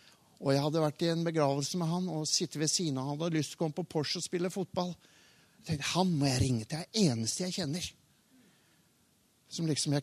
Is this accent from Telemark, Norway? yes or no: yes; Porsgrunn, Telemark, Norway; vi har født og oppvokst i Porsgrunn, jeg på vestsiden og hun på østsiden. Hun var ureder og jeg var Porscher.